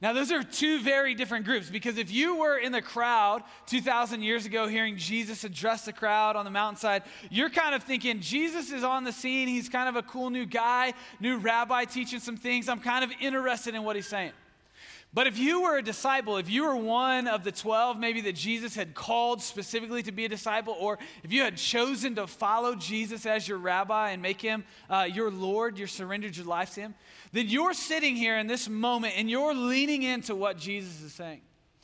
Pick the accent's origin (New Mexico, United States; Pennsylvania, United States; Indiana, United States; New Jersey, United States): New Mexico, United States; Hobbs; My wife is from Roswell. I'm from Hobbs, New Mexico.